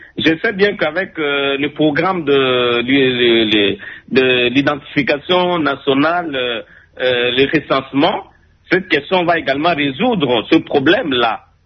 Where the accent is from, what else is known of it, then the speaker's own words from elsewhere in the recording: DR Congo; chez nous, au Congo